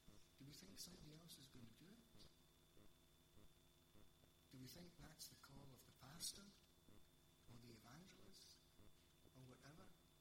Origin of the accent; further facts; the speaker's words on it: Catrine, Scotland, United Kingdom; I'm originally from Catron, a wee village near Cumnock.